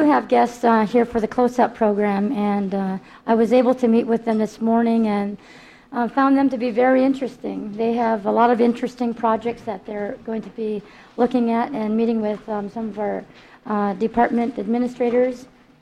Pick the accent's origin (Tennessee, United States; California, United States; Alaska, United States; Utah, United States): Alaska, United States; Tanana; Ita Star Edwardson from my hometown, Tanana.